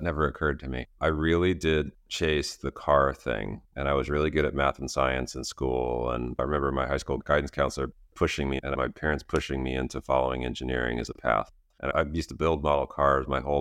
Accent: Tucson, Arizona, United States; born there; I was born in Tucson, Arizona. My dad was a tennis pro, and he was working at the country club there.

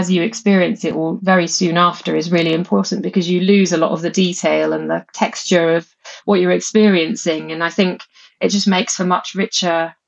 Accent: United Kingdom; I had as a kid and kind of lost over the years, I guess, being British.

